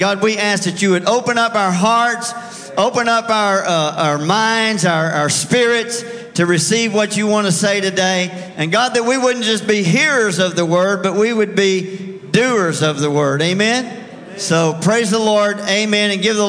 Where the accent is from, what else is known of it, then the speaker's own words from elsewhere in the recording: Texas, United States; I grew up in Texas, and I have a friend, Brother Bill Henderson, and he knows all the Greek and the Hebrew and this and that. And I tell him, bro, I'm from Texas.